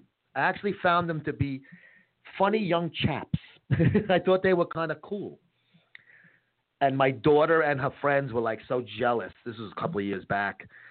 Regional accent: Brooklyn, New York, United States; From my old part of town, Brooklyn. He's from Sheepshead Bay, though. I was from Bensonhurst. I lived near Sheepshead Bay at one time

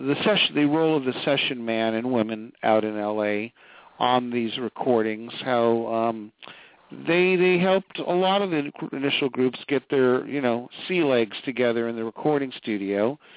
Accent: Los Angeles, California, United States; because I'm born and raised in Hollywood in Los Angeles.

